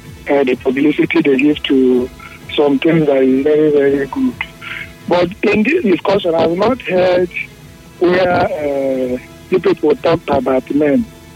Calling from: Port Harcourt, Rivers, Nigeria; I'm calling from Port Harcourt.

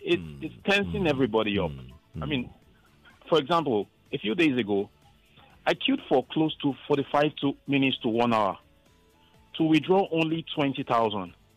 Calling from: Yaba, Lagos, Nigeria; I'm calling from Yaba.

